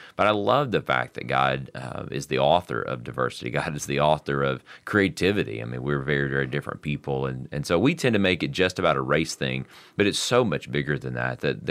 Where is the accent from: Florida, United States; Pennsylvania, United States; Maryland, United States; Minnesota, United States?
Florida, United States; I grew up in South Florida, and I was telling somebody recently that I didn't really know there was a majority, because there were so many different nationalities and languages.